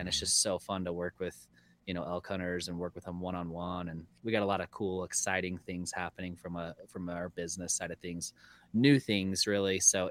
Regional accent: Salt Lake City, Utah, United States; I grew up in Salt Lake, really.

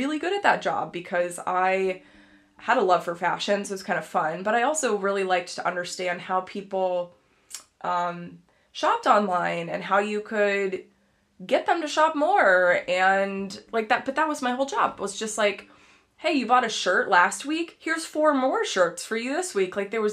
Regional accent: Dallas, Texas, United States; the long and the short of it is I am originally from Texas, from Dallas, and Dallas, if you're familiar with it, is, you know, very, it's a very interesting place to live.

